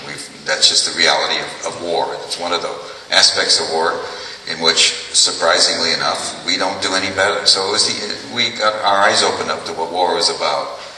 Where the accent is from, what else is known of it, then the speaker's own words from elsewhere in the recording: Chicago, Illinois, United States; I was raised in Chicago during those years